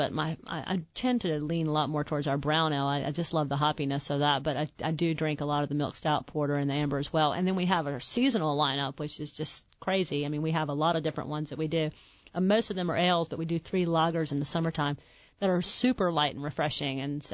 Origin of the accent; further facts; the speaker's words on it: Farmville, North Carolina, United States; We are from Farmville